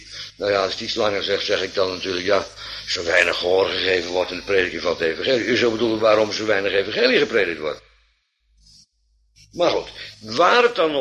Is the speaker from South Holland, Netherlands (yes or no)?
yes; Bodegraven, South Holland, Netherlands; Want ik kom uit Bodegraven